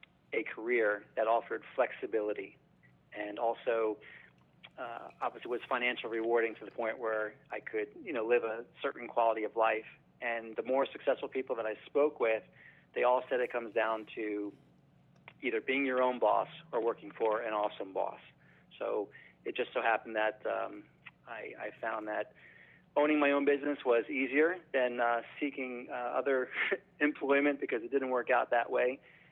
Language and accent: English; Oakland, New Jersey, United States; Yeah, so North Jersey, we're about, grew up in a town called Oakland, about 15, 20 minutes from the George Washington Bridge